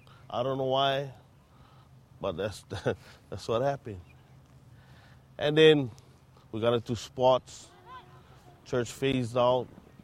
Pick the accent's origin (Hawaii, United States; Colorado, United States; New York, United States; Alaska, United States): Hawaii, United States; Papakolea; I was born and raised in Papakolea.